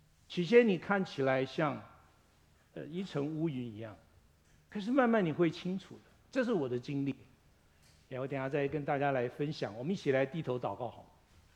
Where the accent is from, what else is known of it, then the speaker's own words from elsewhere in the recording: Taiwan; now in Lafayette, United States; 就好像那个我是台湾来，所以我们有一个叫刨冰哈，啊，搓冰啊，台语叫搓冰